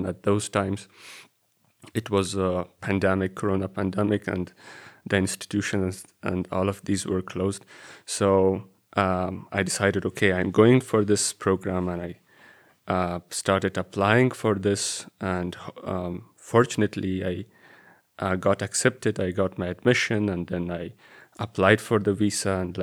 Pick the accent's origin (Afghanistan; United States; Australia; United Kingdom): Afghanistan; moved away as an adult; now in Germany; I come from Afghanistan. I came here in 2021, July, and I came here for my master's program